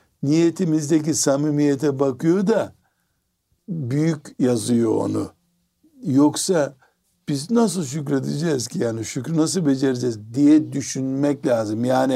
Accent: Black Sea Region, Turkey; şimdi bir Karadenizli olarak ben o Karadeniz'in ormanlarına, tabiatına baktığımdaki

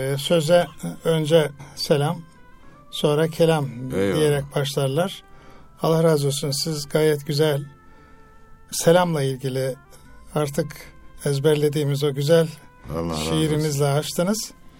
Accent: Kayseri, Turkey; born there; Bendeniz de 1956 yılında Kayseri'de doğdum.

